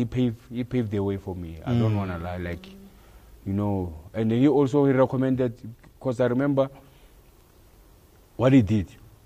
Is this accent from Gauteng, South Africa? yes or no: yes; Pretoria, Gauteng, South Africa; hey, man, where are you from? I said, no, I'm from Pretoria.